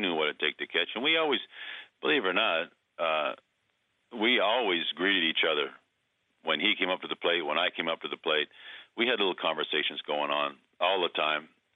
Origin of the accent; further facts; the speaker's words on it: New England, United States; I grew up in New England as basically a Red Sox fan